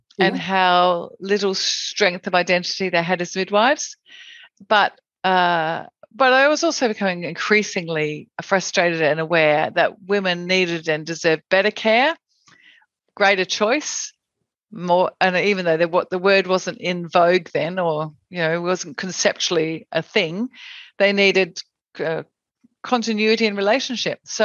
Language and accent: English; Adelaide, South Australia, Australia; So I grew up in Adelaide